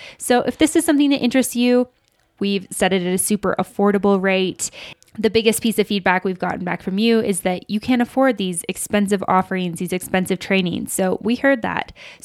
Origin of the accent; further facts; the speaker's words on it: Alberta, Canada; They're actually from super, super close to where I'm from in Alberta.